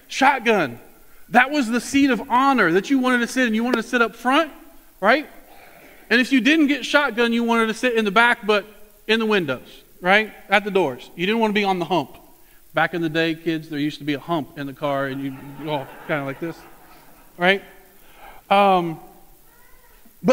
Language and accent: English; Warren, Indiana, United States; But I grew up in Indiana. I grew up down around Warren. I went to Converse Church of Christ.